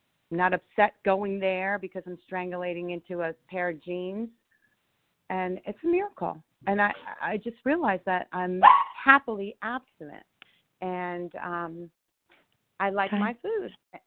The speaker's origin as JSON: {"language": "English", "region": "Florida", "country": "United States", "said": "from South Florida."}